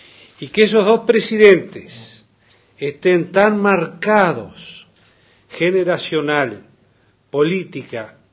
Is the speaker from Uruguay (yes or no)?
yes; Uruguay; como somos los uruguayos, un poco tímidos, pero créannos, cálidos y sinceros.